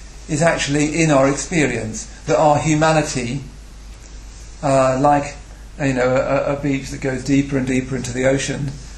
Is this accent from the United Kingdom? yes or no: yes; West Midlands, United Kingdom; I come from the West Midlands. Nobody does anything spiritual there.